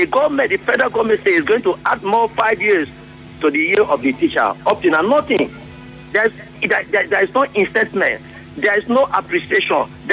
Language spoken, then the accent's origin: English; Eleme, Rivers, Nigeria; from Eleme.